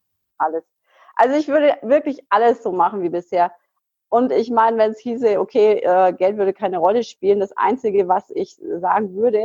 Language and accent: German; Bavaria, Germany; born or raised there